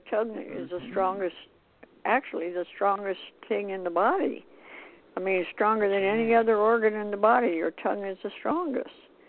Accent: Montana, United States; moved away as an adult; I was raised in Montana and the winters were cold and I could not wait to get out of there. And I came out to California when I was 18.

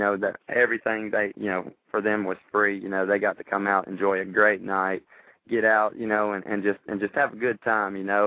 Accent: McDonough, Georgia, United States; It's actually a charity event that I do every year up here in McDonough, Georgia, my hometown.

